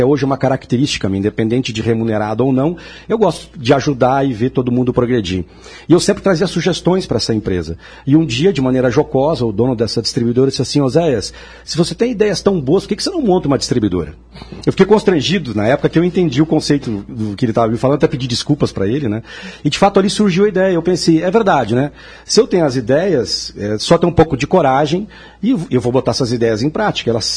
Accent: Rio Grande do Sul, Brazil; Eu sou gaúcho, então fiquei atendendo os clientes do interior do estado.

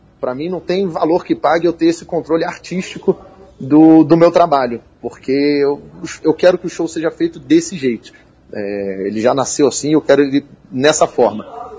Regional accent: Rio de Janeiro, Brazil; eu, embora seja do Rio de Janeiro, sou carioca, eu comecei minha carreira no stand-up aqui em Curitiba.

